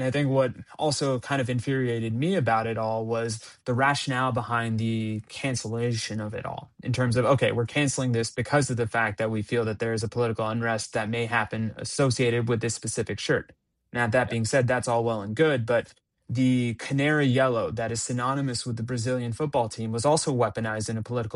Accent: United States; because I'm an American, I feel like I can kind of utilize my freedom of speech

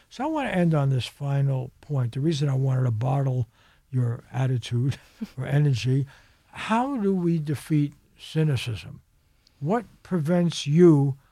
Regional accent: New York, United States; now in Los Angeles, United States; And I did that because I'm from New York, you know, and I thought, hey, I'll live where I work.

